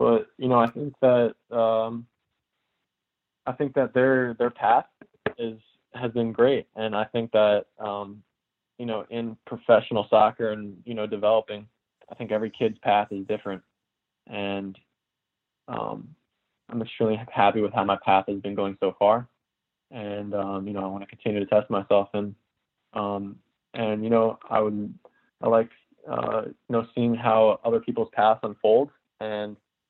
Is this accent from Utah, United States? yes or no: no; Glen Allen, Virginia, United States; I grew up in Glen Allen, Virginia, around 2 hours away from Washington, D.C.